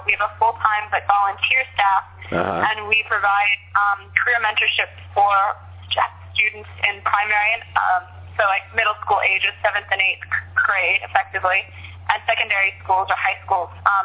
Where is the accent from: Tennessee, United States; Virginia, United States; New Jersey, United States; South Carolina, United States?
Virginia, United States; Fredericksburg; I can speak for my hometown, Fredericksburg, Virginia. We have a sister city in Kisumu.